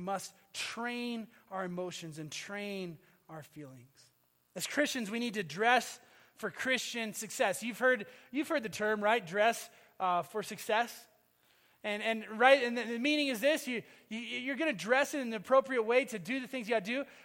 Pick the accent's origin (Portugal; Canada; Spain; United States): United States; Minnesota; I say that as a Minnesotan who got here as fast as I could, all right?